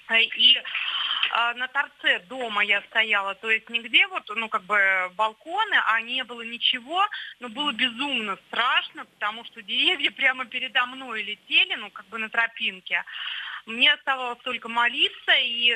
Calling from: Moscow, Russia; Я звоню из Москвы.

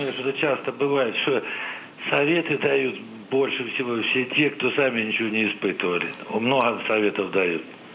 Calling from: Kirov Oblast, Russia; Я из Кировской области.

